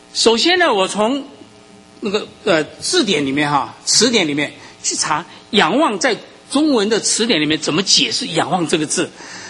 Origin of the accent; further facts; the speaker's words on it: Taiwan; 我从台湾来的，我不知道做过两三次了，至少从小学到初中啊